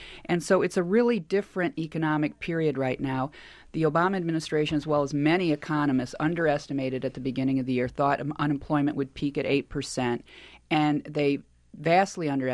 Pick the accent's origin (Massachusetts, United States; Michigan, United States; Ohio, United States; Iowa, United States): Ohio, United States; I grew up in Northwest Ohio in a very manufacturing district.